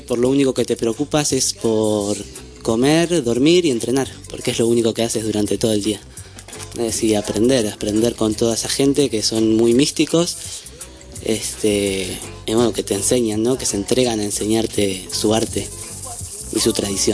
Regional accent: Uruguay; also born or lived in Madrid; now in Barcelona, Spain; contaros que soy de Uruguay, que estoy aquí en Barcelona hará aproximadamente un mes. Estuve en Madrid 6 años. Estuve estudiando, he viajado a China.

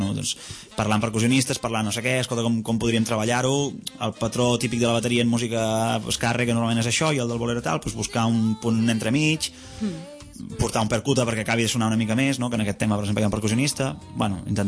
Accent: La Bisbal d'Empordà, Catalonia, Spain; jo soc de la Bisbal i tinc a casa meva hi ha un jardí

